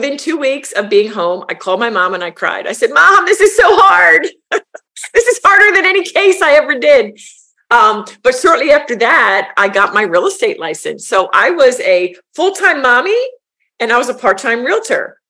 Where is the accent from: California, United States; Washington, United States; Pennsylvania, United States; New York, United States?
Pennsylvania, United States; A suburb of Philadelphia.